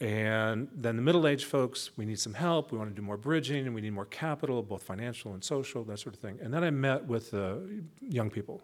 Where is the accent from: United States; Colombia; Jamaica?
United States; now in Netherlands; You know, I'm an American.